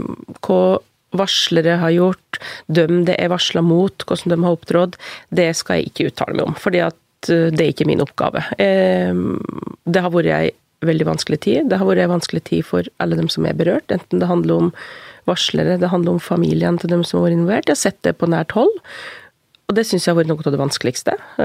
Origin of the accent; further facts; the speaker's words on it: Kvam, Innlandet, Norway; Jeg har vokst opp I Kvam, som I Little Bygden, midt I Gudbrandsdalen, rett nede ved E6 og jernbanen og Gudbrandsdalslaugen, bodde et steinkast unna.